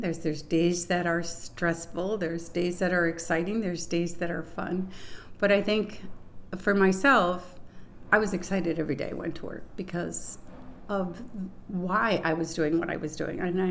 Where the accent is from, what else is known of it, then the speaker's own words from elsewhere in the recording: Encinitas, California, United States; I'm from Encinitas, California.